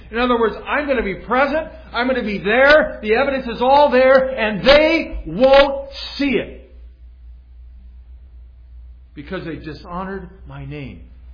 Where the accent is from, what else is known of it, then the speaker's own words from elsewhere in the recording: Oregon, United States; I remember years ago, my mom will remember this, as I was growing up in Southern Oregon